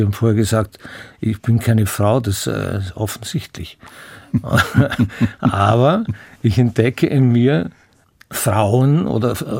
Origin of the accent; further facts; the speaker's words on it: Graz, Styria, Austria; Der Vorteil ist schon einmal, dass ich Grazer bin.